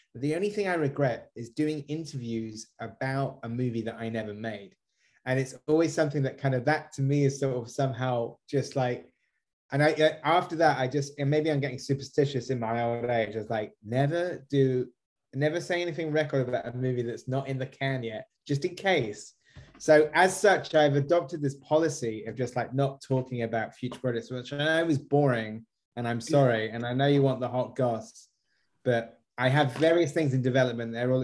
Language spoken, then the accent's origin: English; United Kingdom; we both have brown hair and we're both British and we both have the same surname.